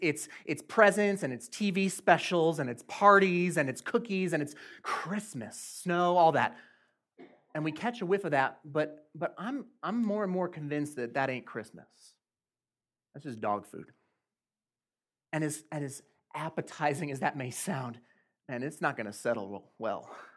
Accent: Colorado Springs, Colorado, United States; I'm from the burbs, I'm from Colorado Springs

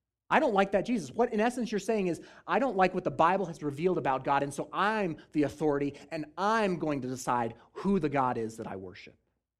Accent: Colorado Springs, Colorado, United States; I'm from Colorado Springs, which is, it's kind of a big city now, but I can remember growing up there thinking, man, there is nothing to do in this town.

